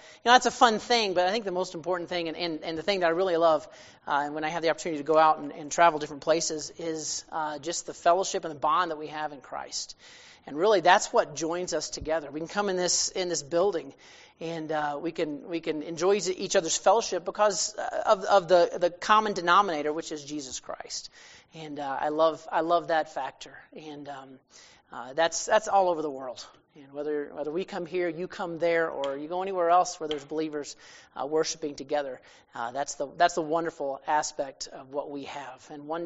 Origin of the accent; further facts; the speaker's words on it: Alabama, United States; I grew up in Alabama, and it's way different out here. And we're all rednecks back there.